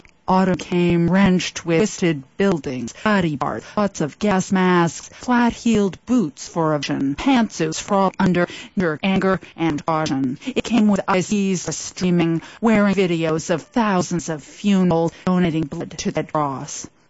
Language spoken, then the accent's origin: English; Boston, Massachusetts, United States; I grew up on that because I grew up in the Boston area